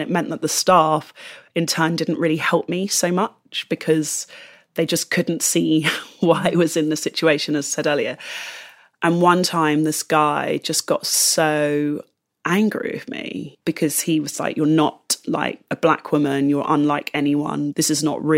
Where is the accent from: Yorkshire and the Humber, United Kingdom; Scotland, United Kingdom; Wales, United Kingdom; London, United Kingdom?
London, United Kingdom; because I'm from London and again from sort of a central part of London